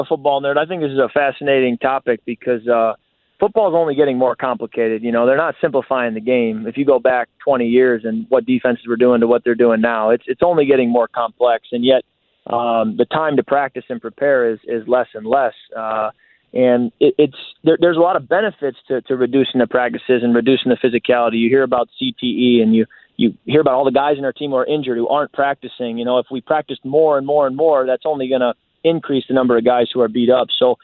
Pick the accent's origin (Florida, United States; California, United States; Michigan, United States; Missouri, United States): Michigan, United States; And I grew up in Michigan and obviously followed the Detroit Lions.